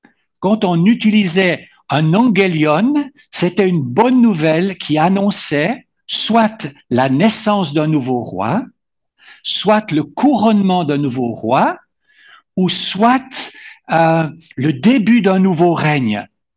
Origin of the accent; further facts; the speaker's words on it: Switzerland; je viens de Suisse, j'habite dans la partie francophone de la Suisse, dans une ville qui s'appelle Lausanne.